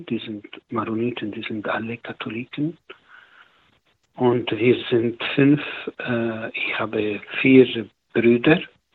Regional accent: Lebanon; born there; German is a second language; moved away as an adult; also born or lived in Rome; Ja, also ich bin geboren im Libanon. Ich bin gekommen nach Rom um 1986.

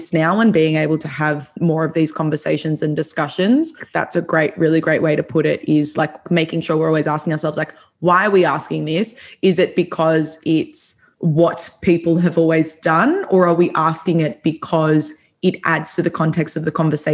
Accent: Doncaster, Victoria, Australia; I grew up in Doncaster in Melbourne.

